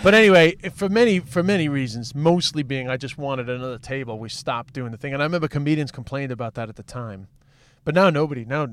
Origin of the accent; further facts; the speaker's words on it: New York, United States; accent: New York; I mean, I'm just an Irish comedian with a New York accent